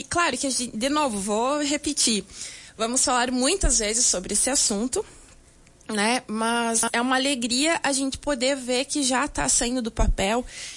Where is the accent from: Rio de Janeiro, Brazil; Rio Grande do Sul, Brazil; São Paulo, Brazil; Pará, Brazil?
Rio Grande do Sul, Brazil; Lagoa Vermelha; Eu que tenho 36 anos de idade e sou daqui de Lagoa Vermelha.